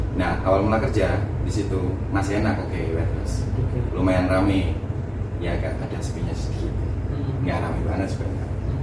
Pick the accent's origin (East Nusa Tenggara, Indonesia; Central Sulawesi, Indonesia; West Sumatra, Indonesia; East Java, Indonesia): East Java, Indonesia; Tulungagung; moved away; Terus akhirnya saya dari Tulungagung berangkat ke Jakarta